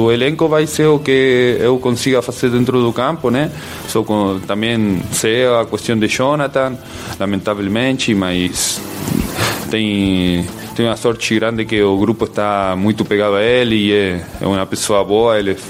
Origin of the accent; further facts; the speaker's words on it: Rosario, Santa Fe, Argentina; Portuguese is a second language; now in Brazil; Eu sou argentino, eu também já falei, sou de Rosário